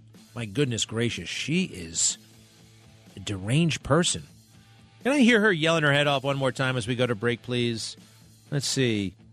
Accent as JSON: {"language": "English", "region": "New York", "country": "United States", "tie": "born or raised there", "said": "You know, I grew up on Long Island."}